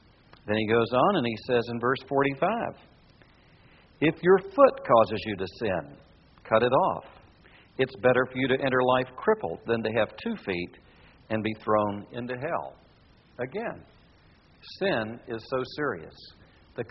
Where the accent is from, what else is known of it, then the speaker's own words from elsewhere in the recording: Myrtle Beach, South Carolina, United States; I was raised on the Atlantic Ocean. Our home was as close to the Atlantic Ocean in Myrtle Beach, South Carolina